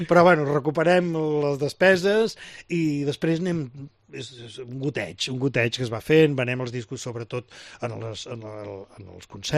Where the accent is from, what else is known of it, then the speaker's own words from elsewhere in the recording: Vilassar de Dalt, Catalonia, Spain; born there; el meu poble on vaig néixer, a Vilassar de Dalt